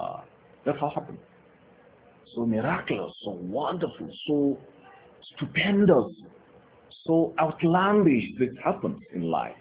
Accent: Kano, Nigeria; So now, because of the realities of today, Tafsir is holding back in my hometown Kano now.

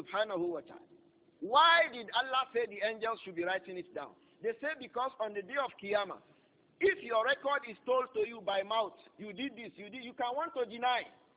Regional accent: Nigeria; I was the only person who came from Nigeria.

